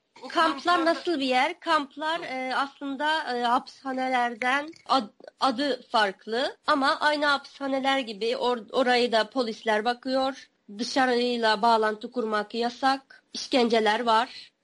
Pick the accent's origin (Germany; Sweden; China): China; Onsu, Xinjiang; Onsu gibi, yani benim memleketim Onsu gibi 64 nahiye vardır Doğu Türkistan'da.